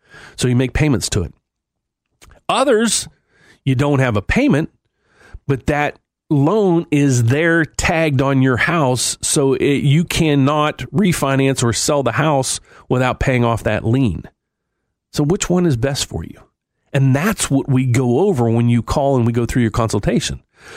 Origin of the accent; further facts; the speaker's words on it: West Virginia, United States; And if you've heard my accent, you got it. I'm originally from West Virginia.